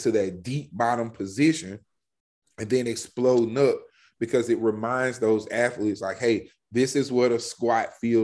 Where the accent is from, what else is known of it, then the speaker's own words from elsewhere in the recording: the South, United States; And hell, I'm from the South. I love fried chicken.